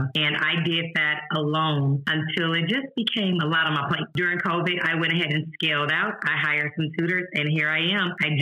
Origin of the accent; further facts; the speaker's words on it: St. Louis, Missouri, United States; now in Houston, United States; I am in the education realm. I initially started off as a teacher. I'm from St. Louis, Missouri, kindergarten through fourth grade. Relocated here to Houston, Texas, in Fort Bend ISD.